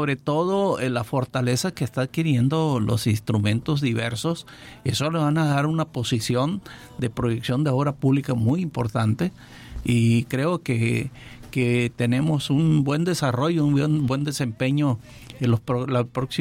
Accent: Baja California Sur, Mexico; Y bueno, Baja California Sur, mi tierra, pues quiero lo mejor para él.

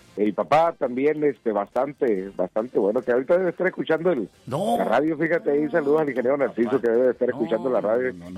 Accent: Baja California Sur, Mexico; nosotros crecimos en Palmilla

